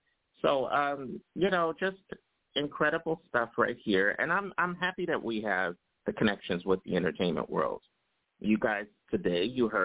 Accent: New Jersey, United States; And I grew up in New Jersey. I went to school with one of the Warwicks.

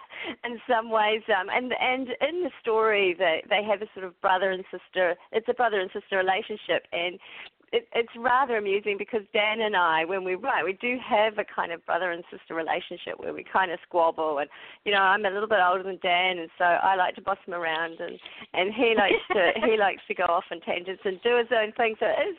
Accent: Bay of Plenty, New Zealand; I'm back in my hometown, so that's really lovely, back near the family, and looking forward to moving into a nice Bay of Plenty summer.

